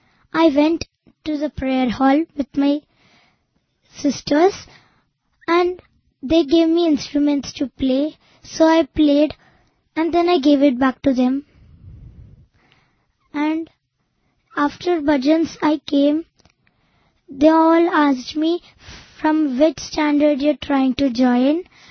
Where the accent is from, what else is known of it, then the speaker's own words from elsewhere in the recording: Hyderabad, Telangana, India; I was actually from Hyderabad.